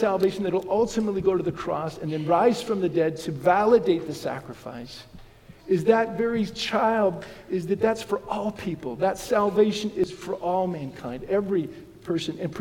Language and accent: English; Midwest, United States; And I was from the Midwest. I was been raised. And for those of you who don't know, the Midwest is flat.